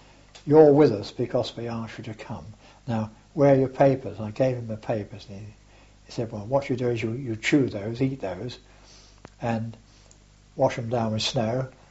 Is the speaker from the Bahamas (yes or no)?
no; England, United Kingdom; I said, "Well, I'm English actually."